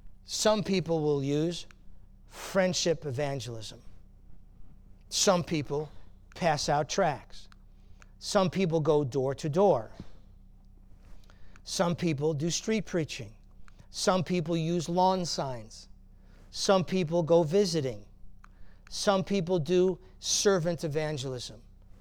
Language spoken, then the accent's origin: English; Massapequa Park, New York, United States; So this is my home street where I was born and I grew up on Long Island. It's called Massapequa Park